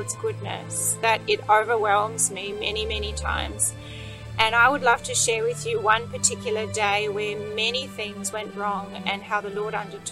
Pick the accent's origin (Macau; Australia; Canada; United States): Australia; now in Mozambique; I'm from Australia and I'm here with my husband and three children.